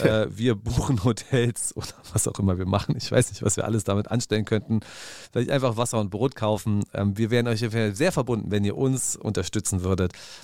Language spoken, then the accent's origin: German; Berlin, Germany; als Berliner kann ich nur sagen, gut so